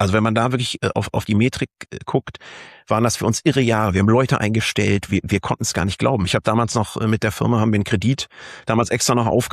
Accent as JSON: {"language": "German", "region": "Schleswig-Holstein", "country": "Germany", "said": "Ich bin ursprünglich Holsteiner, komme aus der Nähe von Kiel."}